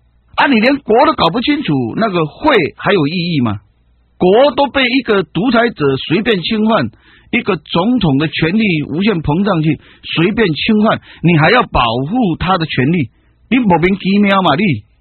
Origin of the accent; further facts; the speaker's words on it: Taiwan; 台湾这个地方有我们台湾人喜欢的山川自然，还有我们台湾人祖先的坟墓，还有我们的家人，还有我们住在的熟悉的社区的。